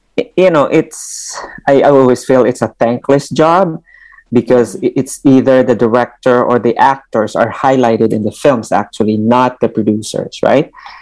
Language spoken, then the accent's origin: English; Iloilo, Western Visayas, Philippines; growing up in Iloilo, from a, you know, impoverished community